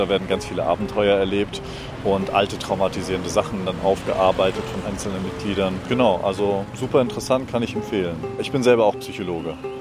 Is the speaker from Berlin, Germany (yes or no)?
no; Bamberg, Bavaria, Germany; ich komme eigentlich aus Bamberg, bin hier in Ingolstadt zu Besuch.